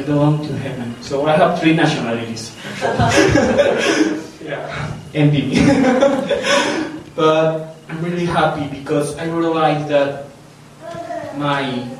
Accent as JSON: {"language": "English", "country": "Colombia", "tie": "born or raised there", "said": "I was born and raised in Colombia, but my parents, they raised me as a Korean."}